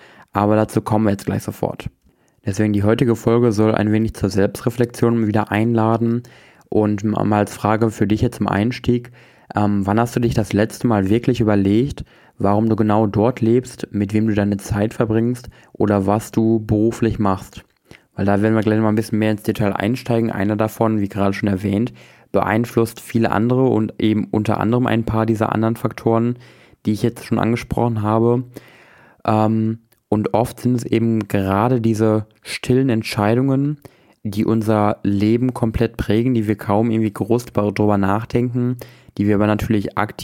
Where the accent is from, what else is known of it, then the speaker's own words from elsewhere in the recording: Wesel, North Rhine-Westphalia, Germany; ich komme aus Wesel. Meine Antwort ist, ich lebe in Wesel, weil ich hier aufgewachsen bin.